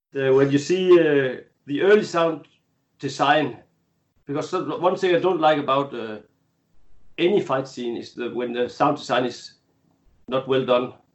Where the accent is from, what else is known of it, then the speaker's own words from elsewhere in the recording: Denmark; English is a second language; I'm from Denmark, if you didn't recognize my accent.